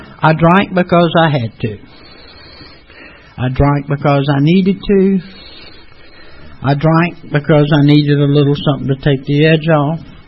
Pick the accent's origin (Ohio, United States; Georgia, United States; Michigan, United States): Georgia, United States; Atlanta; So, anyway, I was raised right here in Atlanta. Went to Northside High School.